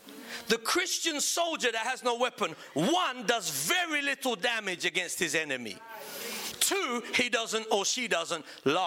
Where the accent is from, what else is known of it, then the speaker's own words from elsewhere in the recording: England, United Kingdom; yeah, because he knew I was from England.